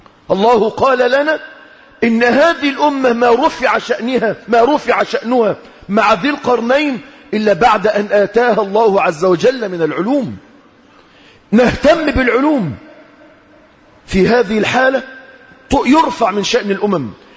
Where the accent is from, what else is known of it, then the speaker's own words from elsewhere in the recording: Egypt; لما تجد إن أكبر مشروع ناجح الآن عندنا في مصر الأهاوي اللي قاعد عليها شبابنا